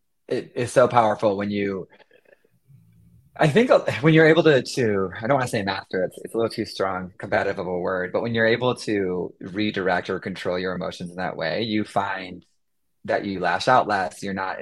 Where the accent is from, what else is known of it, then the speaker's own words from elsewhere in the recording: Michigan, United States; I grew up in Michigan, very, nice Midwesterner, and you just don't express emotions in that way.